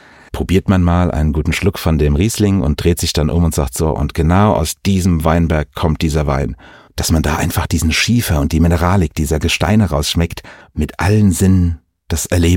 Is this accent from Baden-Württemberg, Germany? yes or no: no; Lorch, Hesse, Germany; Ich bin ein Kind des Rheingaus und der Weinreben. Also meine Familie kommt schon seit Generationen aus dem kleinen Städtchen Lorch. Und ich bin da aufgewachsen